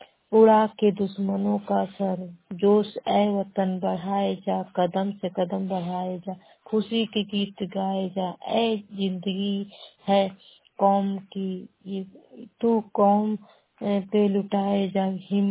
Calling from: Bankhuria Motipur, Uttar Pradesh, India; मेरे गांव का नाम बनखुरिया मोतीपुर है। मैं जिला संत कबीर नगर से बोल रही हूँ।

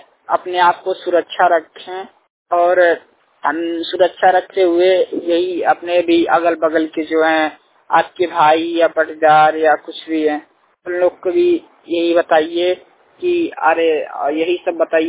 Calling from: Basti, Uttar Pradesh, India; हमारे जिले बस्ती में भी बारिश की संभावना बहुत तेजी से बढ़ रही है

